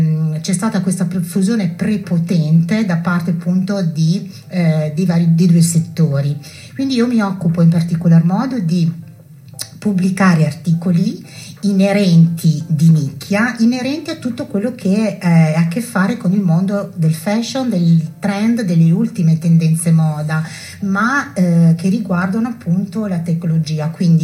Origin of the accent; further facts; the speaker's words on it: Modena, Emilia-Romagna, Italy; Allora, io sono di Modena e provengo da un settore della moda